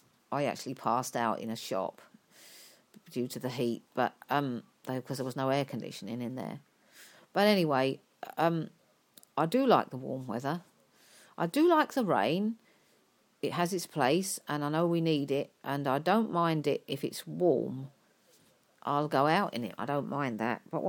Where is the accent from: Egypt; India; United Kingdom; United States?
United Kingdom; we're too British